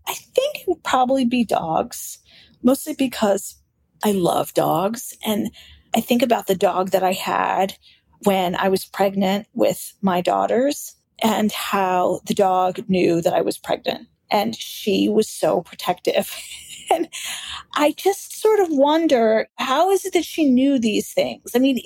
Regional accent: Philadelphia, Pennsylvania, United States; But I grew up in Philadelphia, and I still have the local radio station app from Philadelphia because I still think it's the best radio station.

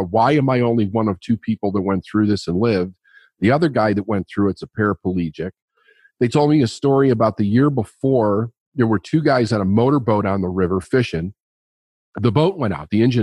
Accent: Chicago, Illinois, United States; also born or lived in Phoenix, Arizona; I was born and raised in Chicago. In 76, we moved to Phoenix. Parents got divorced, moved back to Chicago in 79.

